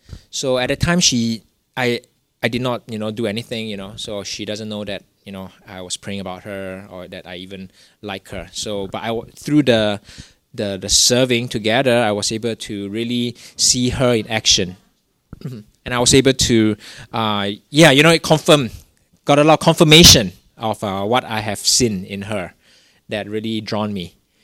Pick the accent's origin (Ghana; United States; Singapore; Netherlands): Singapore; I was born in Singapore, I grew up in Singapore my whole life